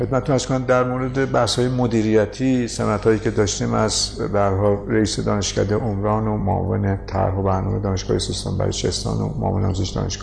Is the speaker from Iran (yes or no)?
yes; Tehran, Tehran Province, Iran; born there; من بنده سال 1330 تو تهران به دنیا اومدم